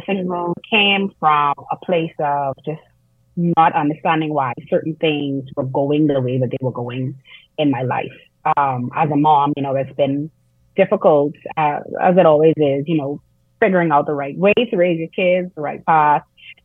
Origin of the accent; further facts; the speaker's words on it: Nassau, New Providence, Bahamas; So about myself, I am actually living in Grahamhama right now, but okay. I was born and raised in Nassau. I actually grew up in an Anglican church.